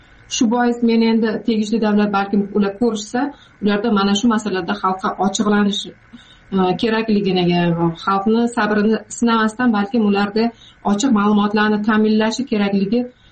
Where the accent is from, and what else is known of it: Jizzakh Region, Uzbekistan; born or raised there